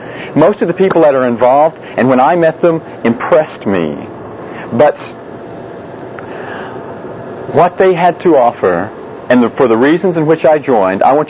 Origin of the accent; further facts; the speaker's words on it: Carlsbad, New Mexico, United States; I was raised a Baptist in Carlsbad, New Mexico, way out in the boondocks out there.